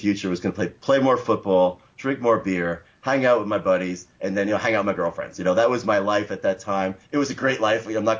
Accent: Clifton, New Jersey, United States; So, you know, starting my story, I'm from Clifton, New Jersey.

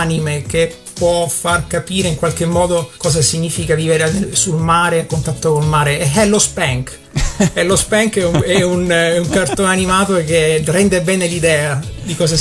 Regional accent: Milazzo, Sicily, Italy; now in Trento, Italy; Sì, sono siciliano, vivo a Trento da 10 anni.

